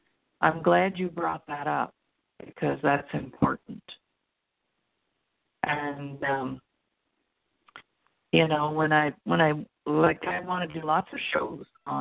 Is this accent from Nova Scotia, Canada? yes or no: yes; Halifax, Nova Scotia, Canada; I am from Halifax, Nova Scotia.